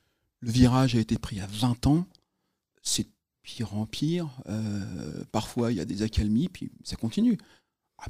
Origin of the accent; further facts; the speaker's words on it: France; Non, je suis français, hein, voilà.